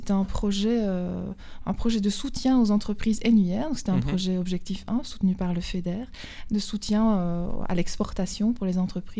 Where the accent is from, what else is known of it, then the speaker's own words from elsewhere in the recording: Ougrée, Wallonia, Belgium; born there; Eh bien, moi, je suis liégeoise. Je suis née à Ougré, j'habite à Metz, mais je fais mes études universitaires à Mons.